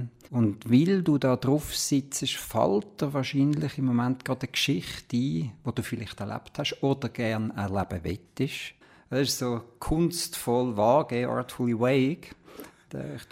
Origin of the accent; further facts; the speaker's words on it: Switzerland; born there; ich bin hier in der Schweiz geboren, als Kind von meinem Vater aus Ungarn, Mutter aus Deutschland. Die haben sich hier in der Schweiz kennengelernt.